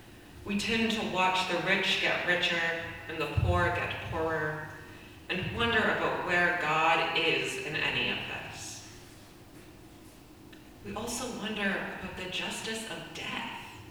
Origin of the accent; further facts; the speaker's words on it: Connecticut, United States; moved away; I am American. I come from the United States, and in October I went to the United States on a much overdue trip to see my friends and family. I grew up, and most of my family still lives, in a place called Connecticut.